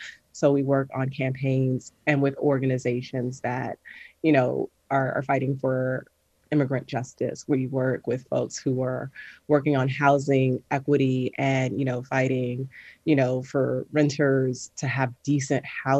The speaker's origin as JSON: {"language": "English", "town": "Miami", "region": "Florida", "country": "United States", "tie": "born or raised there", "said": "I was born and raised here in Miami. I'm a Black woman in Miami. I love history. And I especially love like local history and local Black history."}